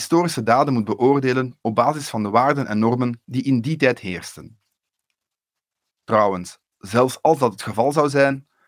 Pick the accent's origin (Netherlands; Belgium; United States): Belgium; Flemish Brabant; ik ben een Belg, een Vlaming, een Vlaams-Brabander.